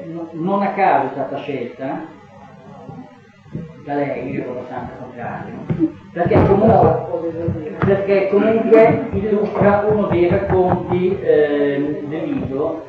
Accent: Bologna, Emilia-Romagna, Italy; now in Romagna, Italy; io sono bolognese fino ai calzini e che per giochi strani, croci della vita, sono finito in Romagna da ormai 30 anni, ma con la Romagna non c'entro niente.

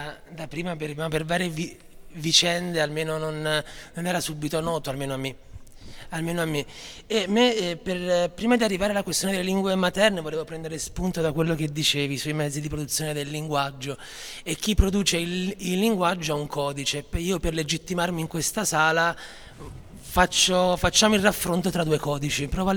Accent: Naples, Campania, Italy; la mia cadenza si sentiva. E quindi all'università, chi veniva da zone di Napoli non marginale

